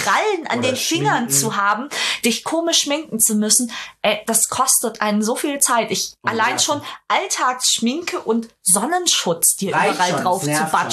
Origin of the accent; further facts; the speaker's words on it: Munich, Bavaria, Germany; Ich komme aus München.